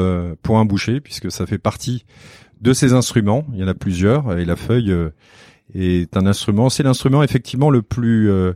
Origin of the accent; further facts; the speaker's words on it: Nouvelle-Aquitaine, France; also born or lived in Paris, France; je suis originaire en fait de Corrèze, donc du Massif Central, et j'ai eu un parcours. Moi, j'étais pensionnaire, donc je me suis baladé pas mal. J'étais dans le Nord parce que mon père a travaillé pendant plusieurs années à Dunkerque.